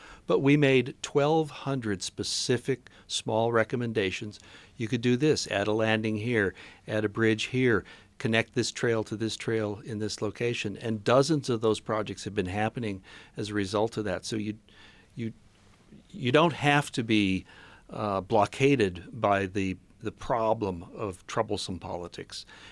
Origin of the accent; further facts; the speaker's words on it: Chicago, Illinois, United States; I grew up in Chicago where it's gray all winter long